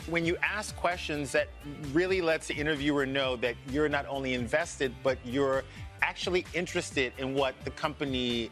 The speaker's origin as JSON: {"language": "English", "region": "Louisiana", "country": "United States", "said": "I am single. I have about six plants. I'm from South Louisiana"}